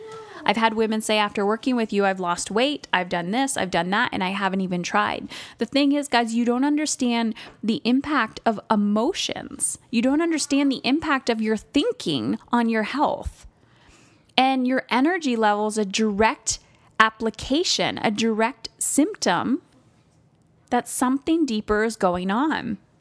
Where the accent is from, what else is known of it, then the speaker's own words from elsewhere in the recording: Windsor, Ontario, Canada; It's going to be held here in my hometown in Windsor, Ontario.